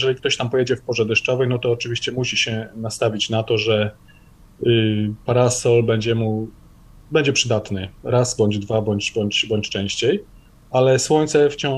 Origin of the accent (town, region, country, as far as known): Uganda; Polish is a second language